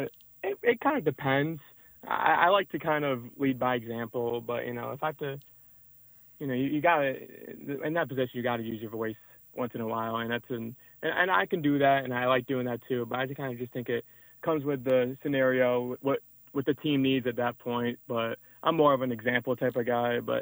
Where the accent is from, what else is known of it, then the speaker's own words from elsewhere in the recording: New York, United States; I'm from New York originally, and I've always been here, lived here my whole life. Upstate New York.